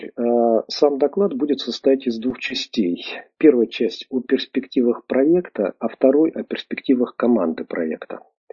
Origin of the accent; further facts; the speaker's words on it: Moscow, Russia; 3 в Украине и 1 я из Москвы.